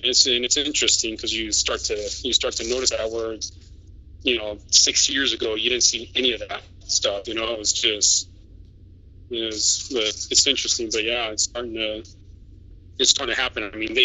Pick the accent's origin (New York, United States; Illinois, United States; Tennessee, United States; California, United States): California, United States; born or raised there; also born or lived in Oregon; now in Spain